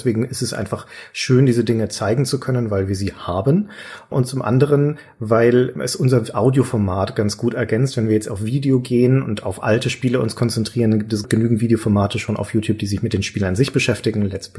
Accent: Nuremberg, Bavaria, Germany; Also erkenne ich Nürnberg jetzt nicht wieder, was du gerade beschrieben hast. Ich liebe meine Heimatstadt.

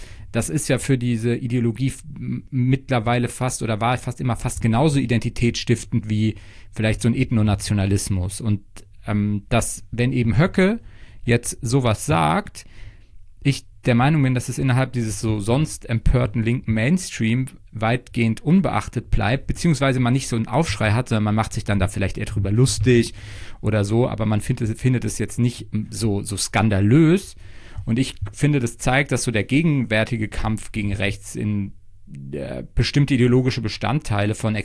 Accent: Heidelberg, Baden-Württemberg, Germany; Nee, ich komme ja ursprünglich aus Heidelberg und ich sitze auch gerade in Heidelberg, weil ich bei meinen Eltern bin.

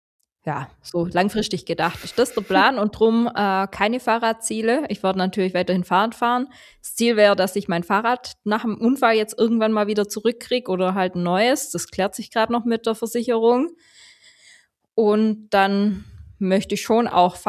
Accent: Swabia, Germany; Ich als Schwabe lob ihn gerne.

